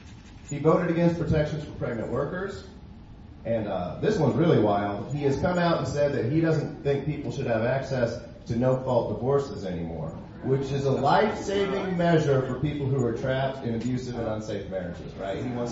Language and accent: English; Missouri, United States; I learned Missourians can make our own decisions when I was a kid growing up in Mid-Missouri.